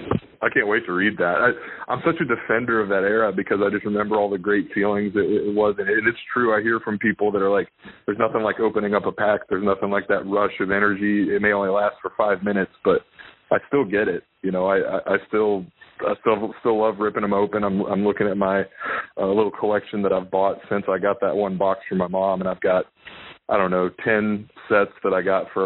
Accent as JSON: {"language": "English", "town": "Knoxville", "region": "Tennessee", "country": "United States", "tie": "born or raised there", "also_born_or_lived": "South Carolina", "said": "So my family's from Texas, but living in Knoxville, and then I lived in South Carolina"}